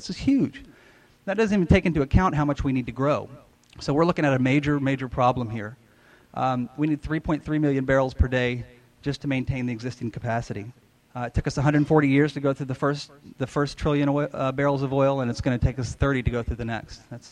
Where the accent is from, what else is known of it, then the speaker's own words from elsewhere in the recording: United States; now in Canada; I'm originally from the States, but Canada is very similar.